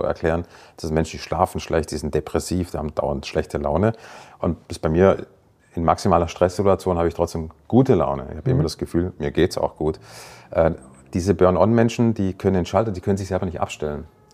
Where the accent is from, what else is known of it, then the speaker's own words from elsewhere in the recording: Baden-Württemberg, Germany; im Badischen, wo ich herkomme